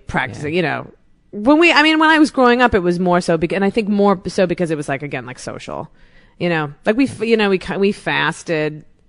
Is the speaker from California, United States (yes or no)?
no; Cleveland, Ohio, United States; Like I grew up in Cleveland, you know, normal, like suburban, adorable white wooden house